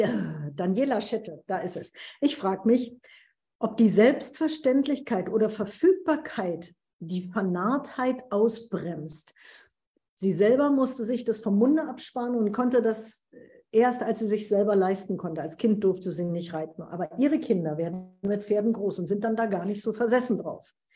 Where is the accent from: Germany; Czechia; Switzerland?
Germany; Berlin; ich komme aus West-Berlin, aus Berlin